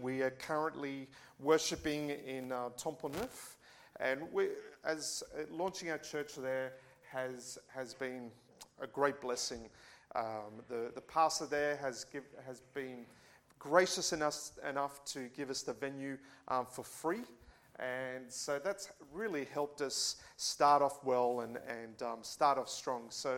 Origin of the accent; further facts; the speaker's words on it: Australia; accent: Australian; is everyone understanding my Australian accent?